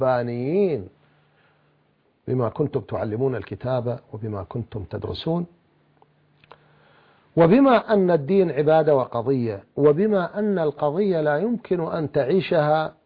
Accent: Iraq; أنا كإنسان عراقي

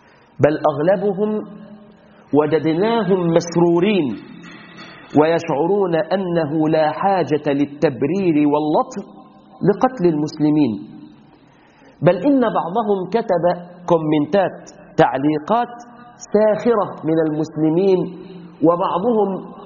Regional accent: Egypt; تاريخكم دموي عندنا في مصر بما عرف بالحملة الفرنسية

